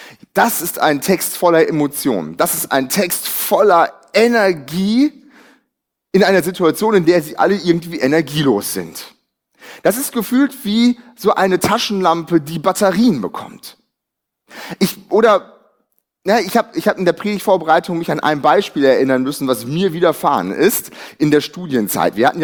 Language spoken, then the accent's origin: German; Northern Germany, Germany; Etwas, was wir übrigens auch als Norddeutsche sehr schwer nachvollziehen.